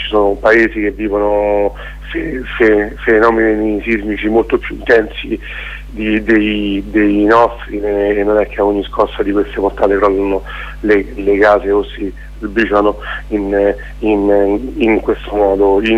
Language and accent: Italian; Preda, Lazio, Italy; Per esempio il mio paese Preda è un paese che sta a 1250 su una delle ultime rocche dei monti della Laga, che compongono appunto la conca di Amatrice.